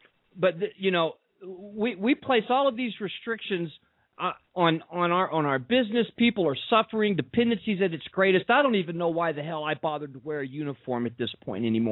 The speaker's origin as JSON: {"language": "English", "town": "San Antonio", "region": "Texas", "country": "United States", "tie": "born or raised there", "said": "I live in North Texas, but I grew up in San Antonio. Spent a lot of time on the border in my life."}